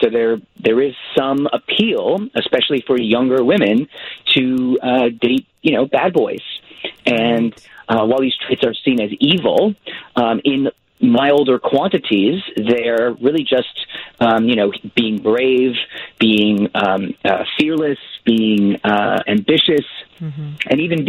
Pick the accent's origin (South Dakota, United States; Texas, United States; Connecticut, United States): Connecticut, United States; also born or lived in White Plains; now in Australia; Yes, it's because I was born in White Plains, New York, and I grew up in Connecticut.